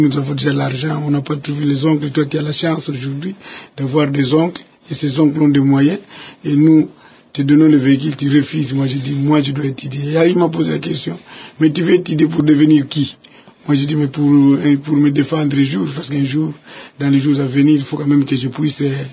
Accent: Mandombe, Kongo Central, DR Congo; also born or lived in Ngombe-Loutété; À Mandombe où j'ai grandi, mais je suis né à Ngombe-Loutété.

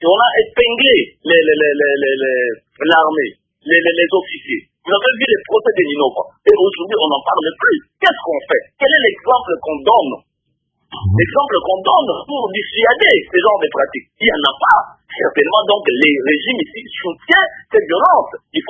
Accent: DR Congo; la question qu'on doit se poser en tant que Congolais, est-ce que vraiment c'est une priorité, la lutte contre les violences sexuelles dans ce pays?

